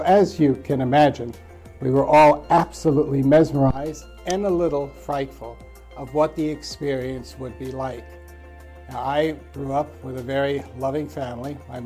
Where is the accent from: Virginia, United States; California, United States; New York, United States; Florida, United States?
New York, United States; Manhattan; Now, I grew up in New York, in Manhattan, at the National Shrine of St. Anne on 12th Street between 4th and 3rd Avenue. It was a small parish, a bit poor.